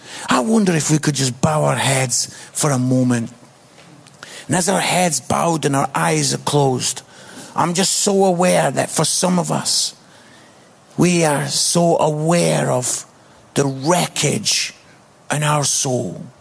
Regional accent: Scotland, United Kingdom; I'm Scottish

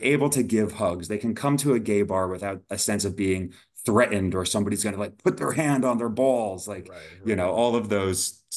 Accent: New Jersey, United States; So I grew up in New Jersey, just over the river from New York City.

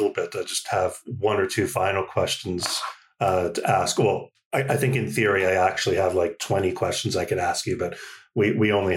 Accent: Canada; I'm from Canada, which has, you know, like some other countries, a very sizable Indian diaspora.

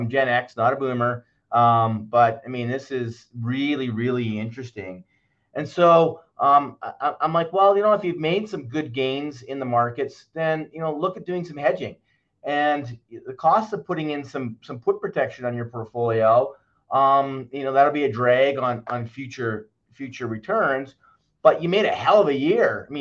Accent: Canada; I mean, that's good for us as a Canadian.

